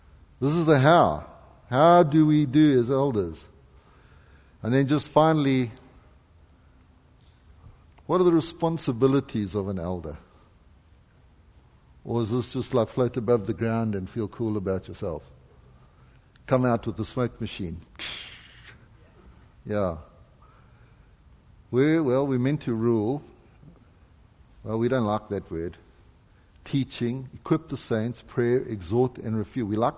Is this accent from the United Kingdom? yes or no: no; South Africa; now in Canada; there's so much of me that's always going to be a South African, but I'm also Canadian.